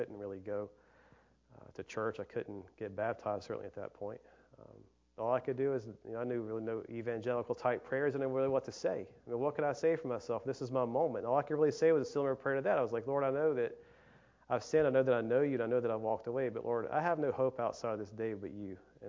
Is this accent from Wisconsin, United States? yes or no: no; North Carolina, United States; And I'm from North Carolina, so I'm tied to this place. I said, this is my home.